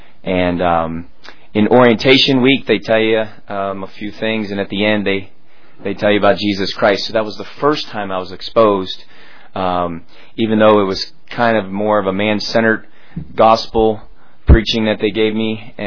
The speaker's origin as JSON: {"language": "English", "town": "Pittsburgh", "region": "Pennsylvania", "country": "United States", "tie": "born or raised there", "also_born_or_lived": "Park Ridge, Illinois", "said": "Mostly, I was born in Chicago, Park Ridge, but lived most of my life in Pittsburgh, Pennsylvania, and raised as a Roman Catholic, pretty nominal."}